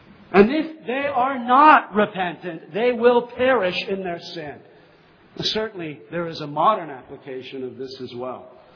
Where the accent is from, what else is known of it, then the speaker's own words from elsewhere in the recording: Lakewood, California, United States; This is where I learned about agrarianism, because I grew up in Lakewood, California. I didn't live across from a dairy farm there.